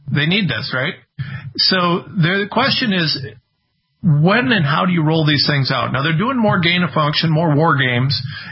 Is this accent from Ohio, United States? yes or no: yes; Ohio, United States; I said I'm a nobody from Ohio.